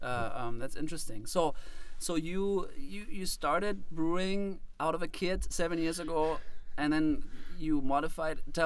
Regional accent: Germany; I'm from Germany.

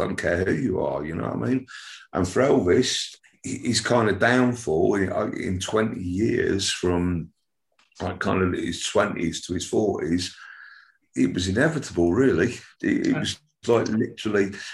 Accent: Nottingham, East Midlands, United Kingdom; born there; also born or lived in Wigan / Ormskirk / Southport / Liverpool; I was born in Nottingham. This is a story longer than a bit of string. We ended up in Wigan, then we moved to, Ormskirk, Southport, Liverpool, Manchester, and then eventually I ended up down here.

